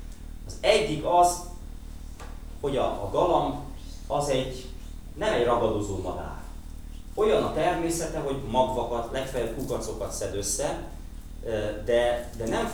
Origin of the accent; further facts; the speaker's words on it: Békéscsaba, Békés, Hungary; én ugye Békés Csabáról jövök, tehát rengeteg galamb van a belvárosban.